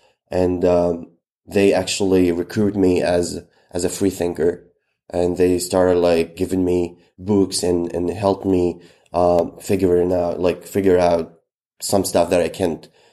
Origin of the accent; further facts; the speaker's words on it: Kairouan, Kairouan Governorate, Tunisia; English is a second language; So I was born and raised in Qayrawan, which is the fourth Islamic capital in the world. Also, I grew up in a very conservative community and very gated family.